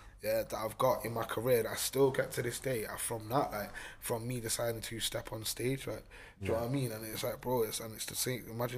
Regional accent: Manchester, North West England, United Kingdom; like so I mean, like when I was growing up in the Manchester scene, yeah, as they call it

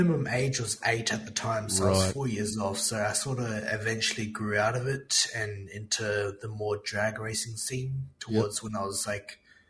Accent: Perth, Western Australia, Australia; I'm a drifter from Perth, WA.

